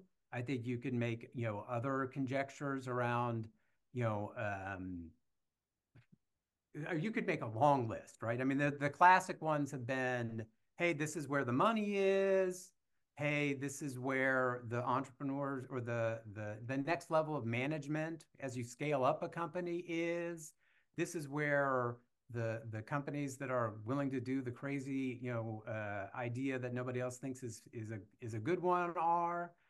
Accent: Columbus, Ohio, United States; now in San Francisco Bay Area, United States; Whereas, you know, I grew up in Columbus, Ohio. If you started a company and failed, like, you're a loser.

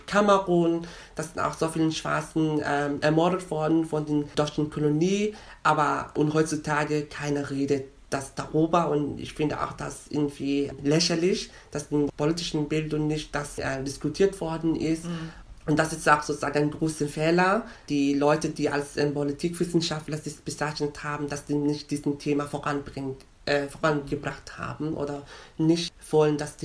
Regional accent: Somalia; German is a second language; now in Germany; ja, ich komme aus Afrika und vor allen Dingen Somalia.

